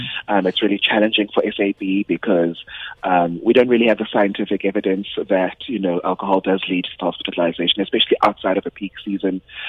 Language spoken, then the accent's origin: English; South Africa; you've got a South African flag because we are proudly South African.